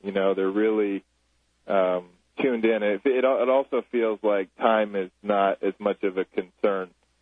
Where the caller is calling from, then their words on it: Hawaii, United States; I'm just trying to see if you guys can hear me because I'm calling from Hawaii.